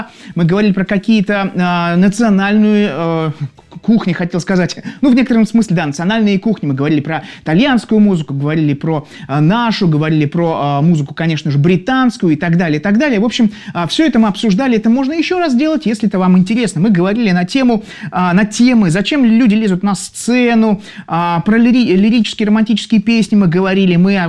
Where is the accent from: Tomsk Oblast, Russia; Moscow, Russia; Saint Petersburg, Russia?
Saint Petersburg, Russia; Давайте знакомиться, я из Санкт-Петербурга, а откуда вы?